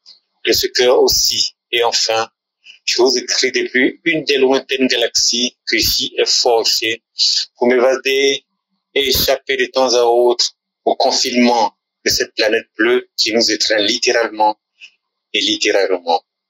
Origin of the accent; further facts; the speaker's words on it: Grand-Bassam, Comoé, Côte d’Ivoire; born there; De cette heure, je vous écris depuis ma ville natale, Grand Bassam